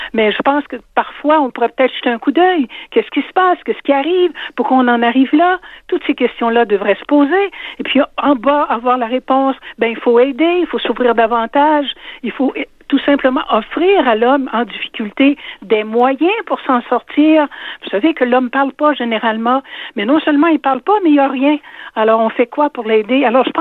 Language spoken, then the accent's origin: French; Quebec City, Quebec, Canada; moi je suis de Québec